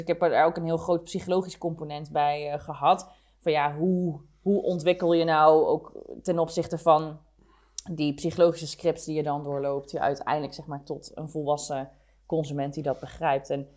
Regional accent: Mierlo, North Brabant, Netherlands; now in Eindhoven, Netherlands; want ik woon nu dus weer in Eindhoven. Ik ben ook geboren in Eindhoven. Ik heb mijn eerste levensjaren in Eindhoven gezeten. Mm-hmm. En daarna zijn we naar Mierlo verhuisd. Nou, dat is nou ook niet echt heel ver van Eindhoven vandaan.

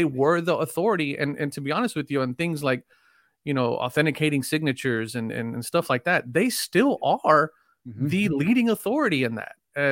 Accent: Texas, United States; I got pretty thick skin. I'm from Texas.

